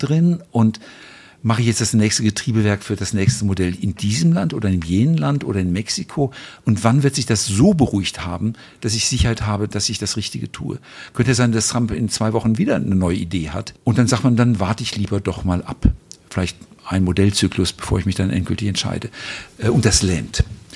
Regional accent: United States; Als Amerikaner denke ich natürlich, Jeep, das ist auch eine einheimische Marke

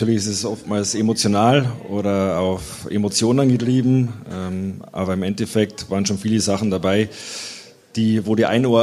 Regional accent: Cham, Bavaria, Germany; Aus der Oberpfalz.

